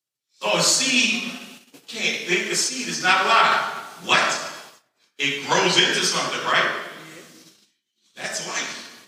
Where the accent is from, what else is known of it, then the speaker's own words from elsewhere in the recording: Maryland, United States; because I grew up in Maryland